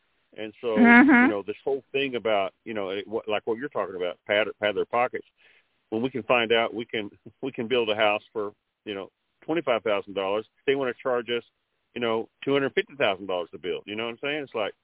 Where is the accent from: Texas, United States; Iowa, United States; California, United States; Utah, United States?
Texas, United States; I mean, I was raised in Texas in farming, you know, in cattle and horses and that kind of thing.